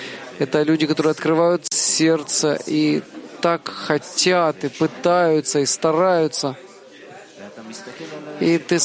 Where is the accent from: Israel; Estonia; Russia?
Israel; Petah Tikva, Central District; я из Петахтиквы.